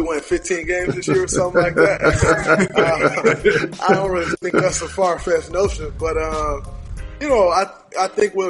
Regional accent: Saginaw, Michigan, United States; And, you know, I'm from Saginaw. You grow up on the basketball court. That's what you do. You talk junk. That's just a way of life, the way we grew up.

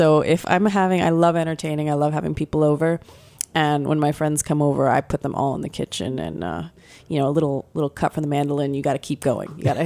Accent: Florida, United States; You know, I grew up in Florida, American girl, you know, eating the pizza, playing volleyball, coming home and eating Indian food, African food.

